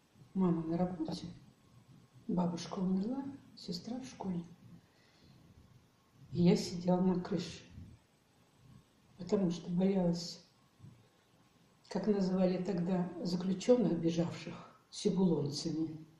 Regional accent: Topchikha, Altai Krai, Russia; also born or lived in Kolpakovo; Я родилась 15 июля 1940 года в селе Колпаково Топчихинского района Алтайского края. И там я жила до 49 года. Потом мы переехали в районный центр Алтайского, Топчихинский район тоже Алтайского края, где и продолжалась моя жизнь.

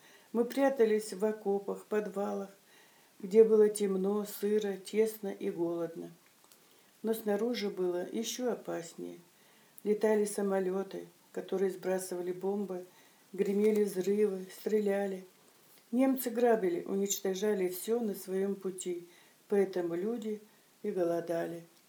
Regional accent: Gadgaron, North Ossetia–Alania, Russia; born there; Я родилась 9 октября 1938 года в селе Гадгарон Ордонского района, Северо-Осетинская ССР, ныне Алания.

